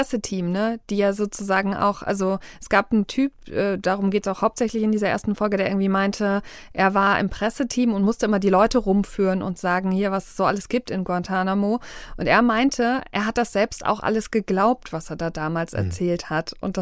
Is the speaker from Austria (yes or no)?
no; United States; das waren wir Amerikaner, die das gemacht haben.